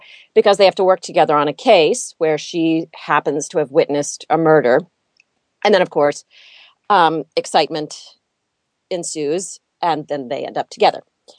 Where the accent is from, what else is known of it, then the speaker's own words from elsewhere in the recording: the South, United States; I'm from the South. She's from Chicago, from city. I'm from small towns, although I've lived in big cities.